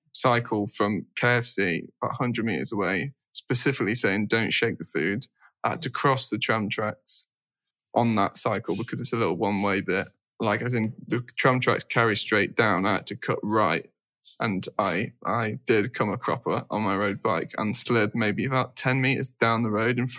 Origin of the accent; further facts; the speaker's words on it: Nottingham, East Midlands, United Kingdom; I'm from Nottingham.